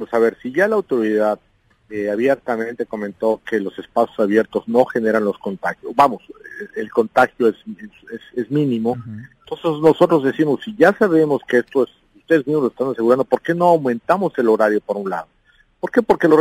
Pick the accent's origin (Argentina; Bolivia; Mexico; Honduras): Mexico; en medio de esta pandemia, como mexicanos, y quitarnos las banderas